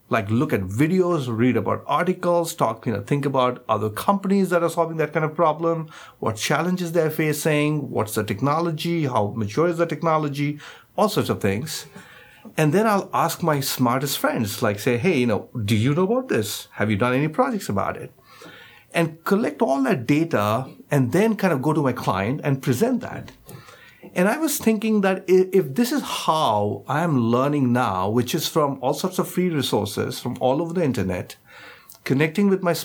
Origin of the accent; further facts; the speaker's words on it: India; moved away as an adult; now in United States; My background, I grew up in India. I did my undergrad from IIT. Indian Institute of Technology in Bombay. Worked there for a few years